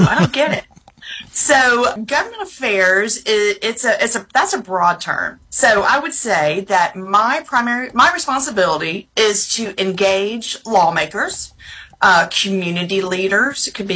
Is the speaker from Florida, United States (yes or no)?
yes; Lakeland, Florida, United States; So I am born and raised in Lakeland, Florida, Central Florida. Proud of that. But then I came to the University of Alabama